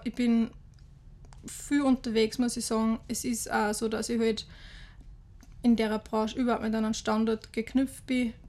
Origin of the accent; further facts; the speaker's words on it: Upper Austria, Austria; auch nicht irgendwie großartig Hochdeutsch, weil ich denke, ich bin Mühviertlerin, ich bin da daheim, ich fühle mich da voll wohl und ich mag die Sprache und unseren Dialekt unglaublich gern.